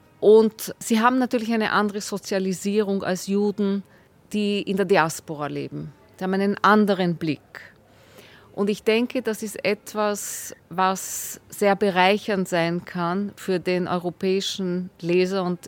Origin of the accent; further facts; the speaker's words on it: Austria; weil ich bin ja in Österreich zur Welt gekommen und aufgewachsen